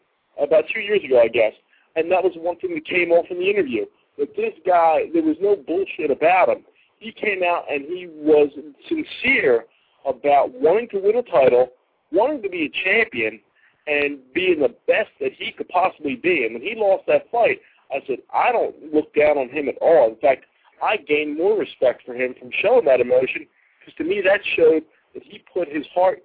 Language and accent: English; Philadelphia, Pennsylvania, United States; I was a kid, you know, growing up in Philadelphia, you know, you grow up, of course, you got Rocky here.